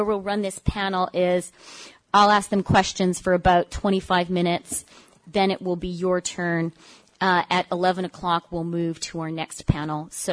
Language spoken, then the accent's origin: English; Canada; And if I could ask, being a Canadian, I'll ask a rude foreigner's question